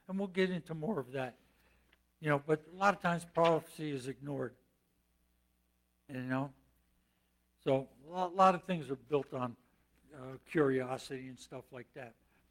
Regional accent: New Jersey, United States; And I always use that because I'm from Jersey.

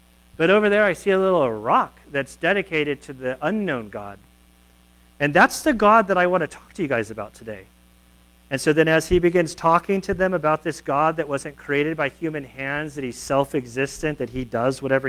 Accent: South Lake Tahoe, California, United States; So I grew up in South Lake Tahoe. I love South Lake Tahoe.

